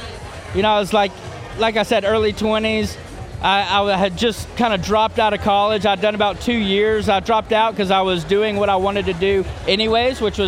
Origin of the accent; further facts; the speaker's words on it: Alabama, United States; So, grew up, born and raised in Alabama.